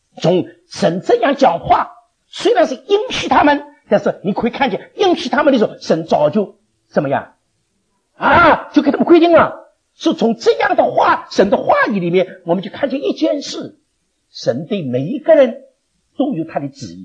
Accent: China; 在我们中国人教在我们神学院里做见证很特别的嘛

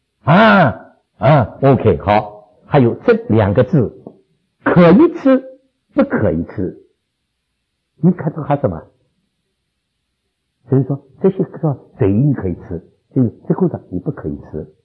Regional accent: China; 我们中国人真是没有不吃的东西

